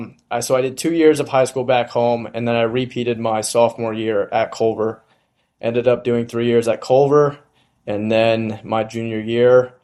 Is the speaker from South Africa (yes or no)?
no; Peterborough, Ontario, Canada; So I played lacrosse and hockey growing up in Peterborough.